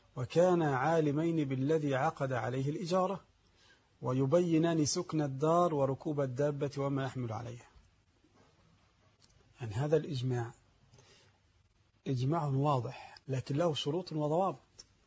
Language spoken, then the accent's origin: Arabic; Egypt; يعني مثلا الآن عندنا في مصر وأظن كذلك في بعض البلاد